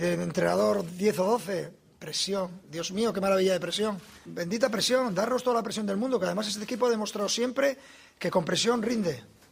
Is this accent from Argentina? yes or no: no; Gijón, Asturias, Spain; born there; El 8 de mayo del 70 nací en Gijón